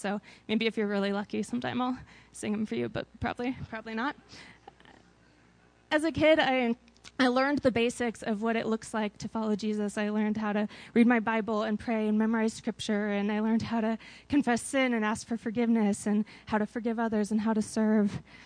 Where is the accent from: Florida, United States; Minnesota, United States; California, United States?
California, United States; Santa Maria; born there; I was born in Santa Maria, California, to two wonderful parents.